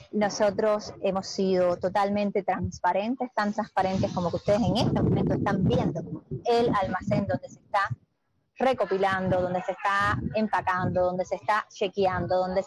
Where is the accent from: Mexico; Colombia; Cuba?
Cuba; No somos los cubanos que queremos ayudar a los cubanos los que vamos a poner los obstáculos.